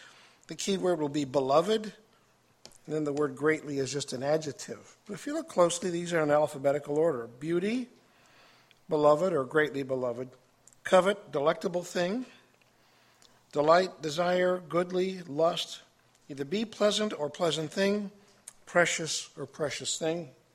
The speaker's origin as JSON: {"language": "English", "town": "Fulton", "region": "Missouri", "country": "United States", "said": "Brothers and sisters … from Fulton, Missouri."}